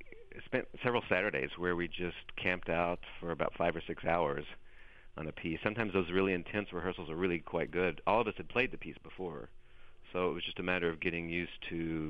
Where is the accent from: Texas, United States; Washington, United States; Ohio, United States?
Texas, United States; moved away as an adult; Yeah, I grew up in Texas.